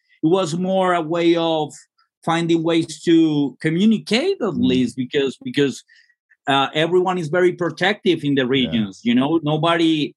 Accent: Garzón, Huila, Colombia; also born or lived in Bogotá; No, I was born here, but I was raised in Garzón Huila.

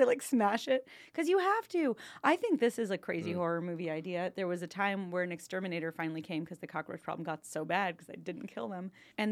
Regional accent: Miami, Florida, United States; now in Los Angeles, United States; There was a time I grew up in Miami. There was a time I was walking towards the beach and one just like ran over my foot.

